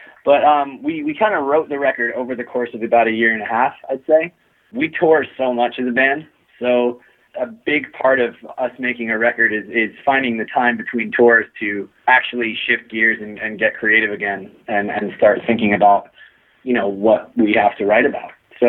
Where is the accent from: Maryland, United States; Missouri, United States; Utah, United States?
Maryland, United States; Baltimore; originally we're from Baltimore, which is a pretty small city in relation to a lot of, you know, the bigger cities in the States.